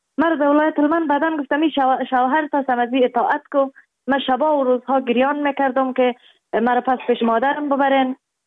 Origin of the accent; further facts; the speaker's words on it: Kabul, Afghanistan; moved away; also born or lived in Baghlan; و در افغانستان در ولایت بغلان در دنیا آمدیم. جاغری بود، از اونجا آمدیم کابل.